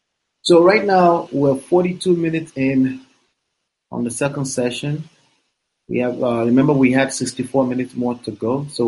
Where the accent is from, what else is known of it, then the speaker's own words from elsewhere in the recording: Nigeria; I'm trying to use the familiarity of me being a Nigerian.